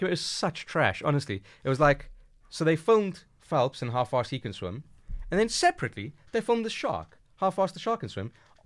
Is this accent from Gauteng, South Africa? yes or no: yes; Johannesburg, Gauteng, South Africa; moved away; I grew up in South Africa, obviously, Johannesburg. I am a Greek South African.